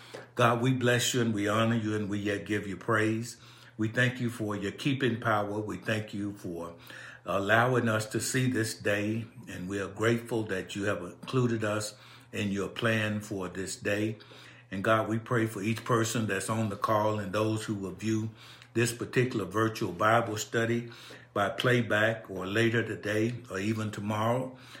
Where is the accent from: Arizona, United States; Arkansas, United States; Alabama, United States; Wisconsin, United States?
Alabama, United States; Birmingham; You all know I'm from Birmingham, and we had a chance to move around a little bit.